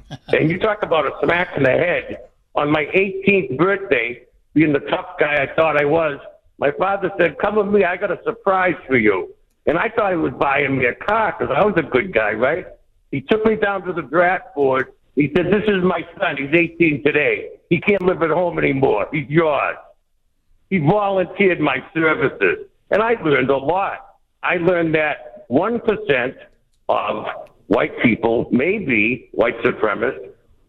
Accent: Boston, Massachusetts, United States; I'm 70 years old. I grew up in Boston on the streets.

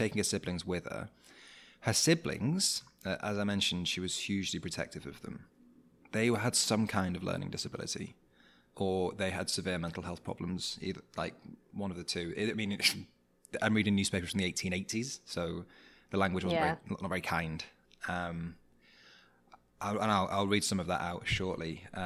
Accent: England, United Kingdom; And I'm English. So I'm going to do what English people do.

